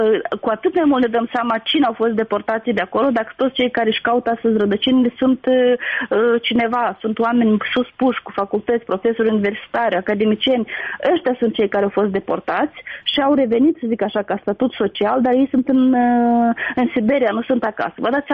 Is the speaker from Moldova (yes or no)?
yes; Glodeni, Glodeni District, Moldova; Eu tot sunt din Glodene și așa am zis că suntem cumva pământeni.